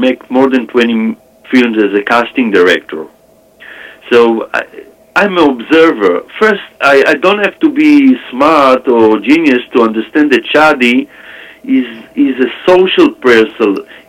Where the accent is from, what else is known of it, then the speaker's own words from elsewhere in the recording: Akko, Northern District, Israel; I'm Israeli. I was born in Akko, Akka. It's in north of Israel.